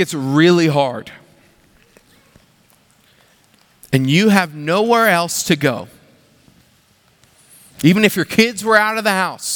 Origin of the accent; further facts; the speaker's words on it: Florida, United States; growing up in Florida, we had a whole lot of storms.